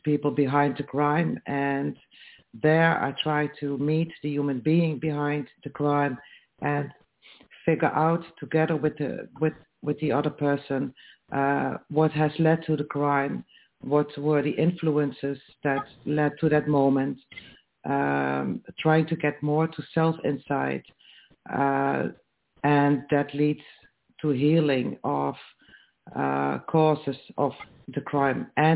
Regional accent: Netherlands; Yes, I come from the Netherlands.

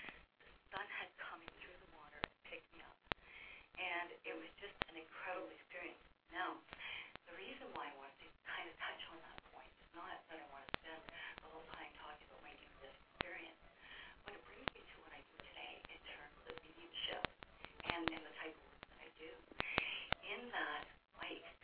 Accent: Canada; accent: French Canadian; My Canadian accent, eh? Yeah, I know. And you know what? A lot of people don't know, but this is actually a kind of, how would you say it, a nice French Canadian.

